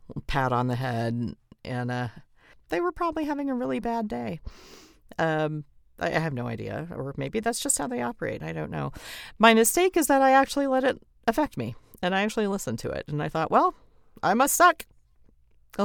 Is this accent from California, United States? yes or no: no; Oklahoma, United States; I'm from Oklahoma, and I love it very much.